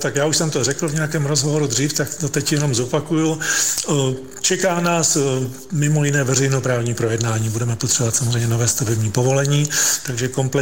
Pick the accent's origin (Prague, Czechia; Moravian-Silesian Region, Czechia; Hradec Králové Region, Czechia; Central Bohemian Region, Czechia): Prague, Czechia; Nejsem z Pardubic, já jsem Pražák